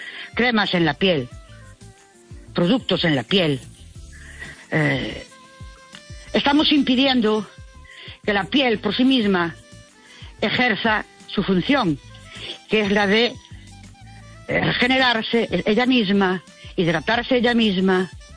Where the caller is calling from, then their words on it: Ourense, Galicia, Spain; de Ourense.